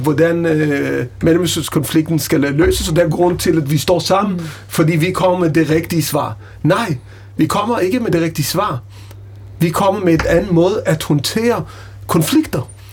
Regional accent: Israel; Danish is a second language; now in Denmark; Jeg er opvokset i Israel, boet

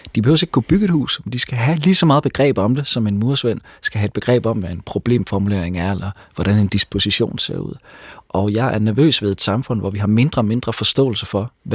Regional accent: Aarhus, Central Denmark Region, Denmark; now in Albertslund, Denmark; Så derudover er jeg fra Aarhus

